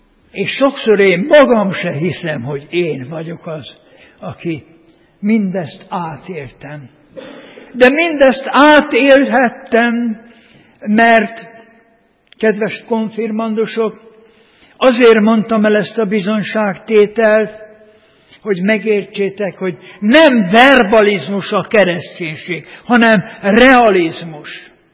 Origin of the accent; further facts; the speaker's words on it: Novi Itebej, Vojvodina, Serbia; mindig beteges, kákabélű gyerek voltam, úgyhogy a szülőfalumban, Magyar Itebén akkor még őszinték voltak az emberek